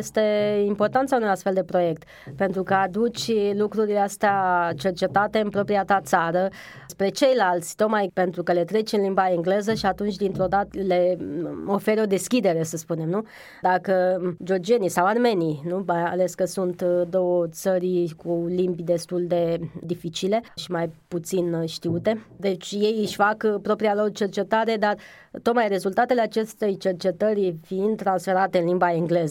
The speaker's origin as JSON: {"language": "Romanian", "country": "Romania", "said": "pe noi, cei care venim din România, ne pune oarecum într-o situație puțin bizară"}